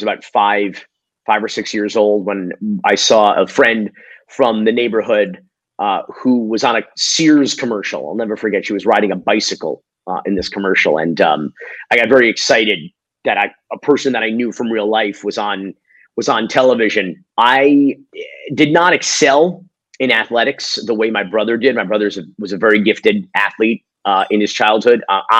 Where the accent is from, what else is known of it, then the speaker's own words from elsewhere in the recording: North Miami Beach, Florida, United States; also born or lived in Fort Myers; I was born in Fort Myers, Florida, on the West Coast, and my family moved down to Miami, North Miami Beach, to be precise, a city with beach in its name and no beach in its borders.